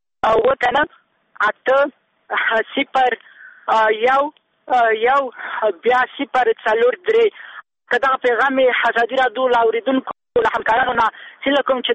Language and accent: Pashto; Kabul, Afghanistan; زه د کابل یم